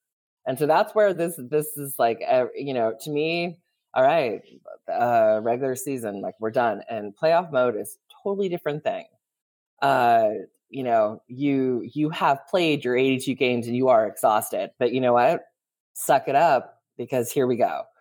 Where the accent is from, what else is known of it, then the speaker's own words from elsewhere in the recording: San Ramon, California, United States; No, I grew up in San Ramon, California, and that is where he is from.